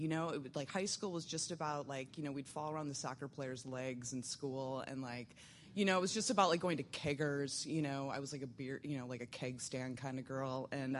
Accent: Milwaukee, Wisconsin, United States; born there; But I was born in Milwaukee, Wisconsin, and I am the second youngest of 8 kids.

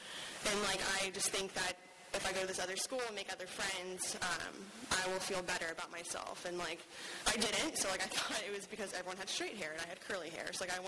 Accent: Tampa, Florida, United States; So I am born and raised in Tampa.

